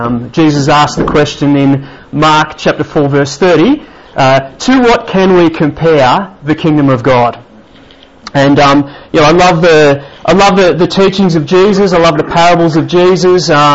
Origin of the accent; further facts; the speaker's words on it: Canberra, Australian Capital Territory, Australia; we're from Fadden in Canberra, which is sort of located in Tuggeranong, down in the south of Canberra there, although we're actually part of the Grace Canberra Church, which is up the northern side of Canberra